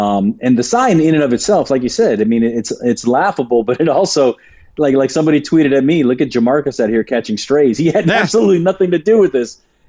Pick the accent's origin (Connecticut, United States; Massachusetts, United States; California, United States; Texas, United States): California, United States; Barstow; And we used to play softball together back in the day and growing up in Barstow.